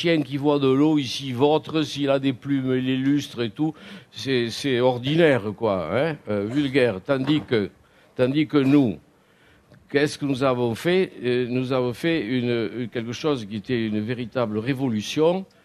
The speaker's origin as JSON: {"language": "French", "town": "Bagnères-de-Bigorre", "region": "Occitanie", "country": "France", "said": "Vous savez, moi, je suis de Bagnères du Bigorre"}